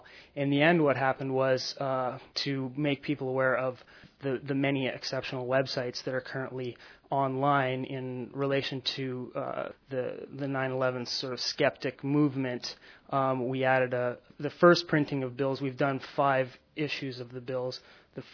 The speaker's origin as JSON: {"language": "English", "town": "Calgary", "region": "Alberta", "country": "Canada", "said": "I am an artist from Calgary, Canada"}